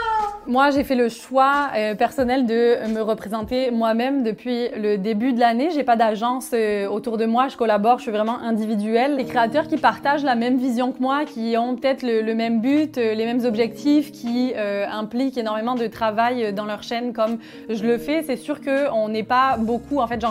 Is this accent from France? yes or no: yes; France; je suis française